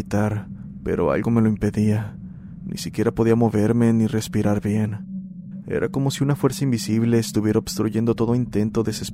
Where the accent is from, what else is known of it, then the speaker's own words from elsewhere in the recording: Paraguay; soy de Paraguay. Este es mi relato.